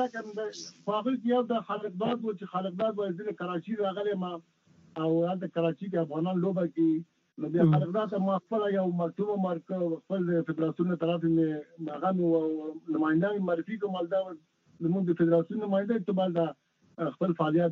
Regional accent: Logar, Afghanistan; مونږ اصلا د لوګر د سر

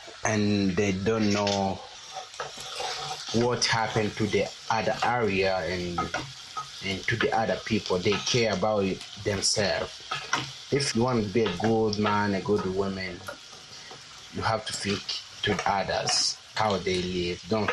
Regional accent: Rwanda; I'm from Rwanda.

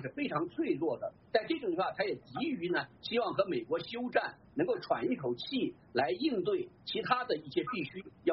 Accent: China; now in United States; 因为我们都是从小在共产党的中国从小长大的。

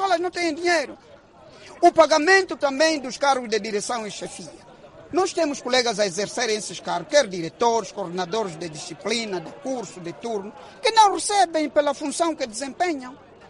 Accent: Angola; se todos nós somos angolanos? Primeiro devemos olhar para Angola.

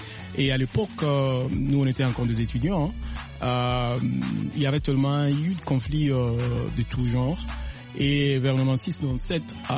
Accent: Bukavu, South Kivu, DR Congo; born there; je suis originaire du Congo, à l'Est, Bukavu. C'est là que j'étais né, en fait.

